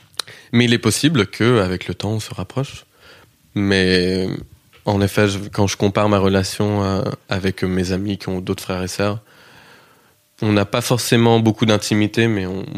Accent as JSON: {"language": "French", "region": "Kansas", "country": "United States", "accent": "Kansas", "said": "vient du Kansas. J'ai un accent qui est assez inidentifiable en vrai"}